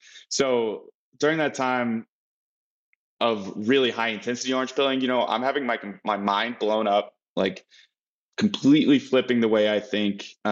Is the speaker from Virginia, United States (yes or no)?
no; Colorado, United States; I grew up in Colorado from 8 on, and outside of a 1 year traveling and living in Southeast Asia, I lived in Colorado my whole life. So I'm very much a Coloradan